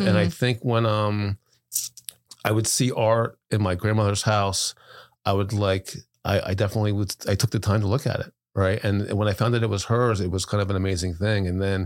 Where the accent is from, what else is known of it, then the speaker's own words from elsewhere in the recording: New York City, New York, United States; born there; Well, I was born in New York City. My mom is from the Bronx. My dad's from Harlem.